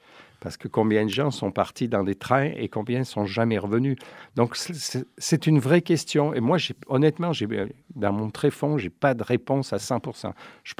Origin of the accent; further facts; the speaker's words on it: Auvergne-Rhône-Alpes, France; born there; je suis né dans le Vercors.